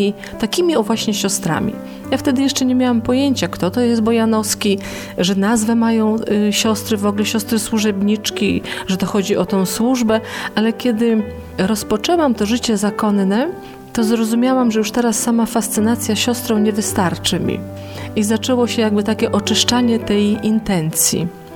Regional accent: western Poland, Poland; Ja osobiście pochodzę z zachodniej Polski

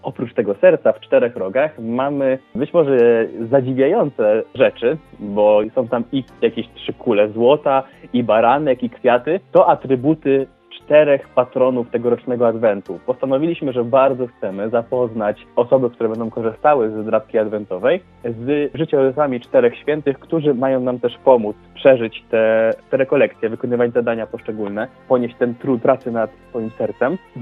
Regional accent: Toruń, Kuyavian-Pomeranian Voivodeship, Poland; bo my właśnie wywodzimy się z Torunia

